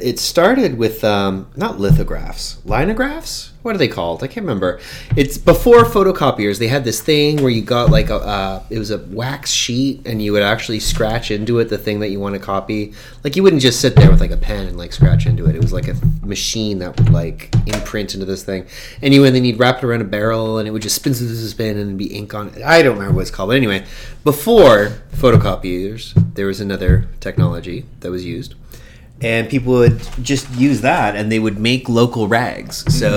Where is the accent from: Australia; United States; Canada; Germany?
Canada; Hamilton, Ontario; I grew up in Hamilton, and if you don't know Southern Ontario well, and I'm pretty sure most of our listeners don't, Hamilton is sort of like the Queens of Toronto.